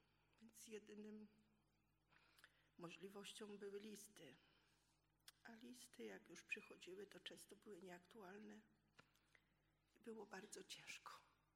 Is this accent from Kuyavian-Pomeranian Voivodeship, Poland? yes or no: yes; Kuyavian-Pomeranian Voivodeship, Poland; born there; moved away as an adult; Perspektywy na Kujawach, bo tam się urodziłam, na mieszkanie własne były takie, no może z 13 lat, może z 15 trzeba poczekać.